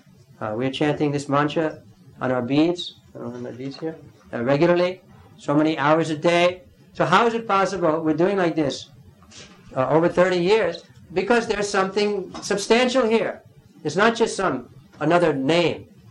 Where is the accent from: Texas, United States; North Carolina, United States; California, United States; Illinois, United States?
North Carolina, United States; born there; This is my home. I was born here in North Carolina, and I'm proud of it.